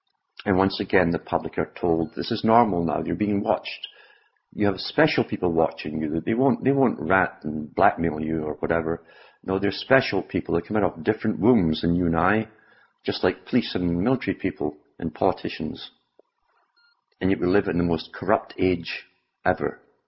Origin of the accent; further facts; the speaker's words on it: United Kingdom; Growing up in Britain, during a time of mass upheaval